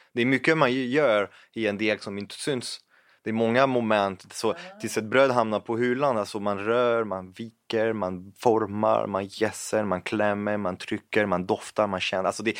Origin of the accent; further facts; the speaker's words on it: France; Swedish is a second language; now in Sweden; För att jag är fransman först och nu jag är här och försvarar Sverige.